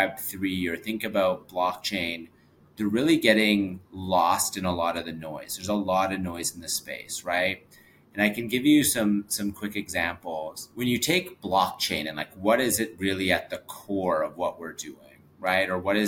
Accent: Vancouver, British Columbia, Canada; So I'm originally from Vancouver, and you know, in Vancouver we live right on the foot of a mountain.

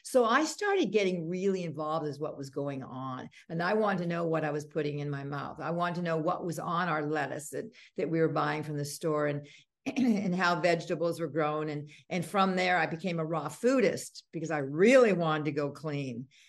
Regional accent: Canada; We weren't allowed to have sugar or soda pop. You can tell I'm Canadian with that word.

